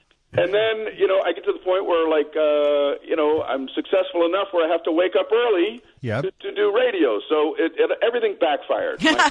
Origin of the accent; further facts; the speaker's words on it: Miami, Florida, United States; I grew up in Miami, Florida.